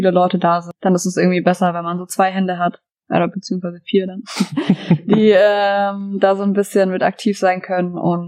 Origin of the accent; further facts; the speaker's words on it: Nuremberg, Bavaria, Germany; Also ich komme aus Nürnberg eigentlich